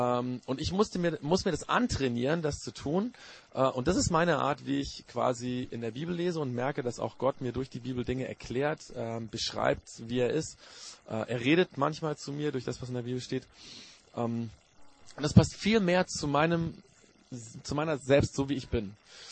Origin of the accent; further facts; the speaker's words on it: Japan; ich bin in Japan aufgewachsen und meine Eltern waren, also mein Vater war Pastor in Japan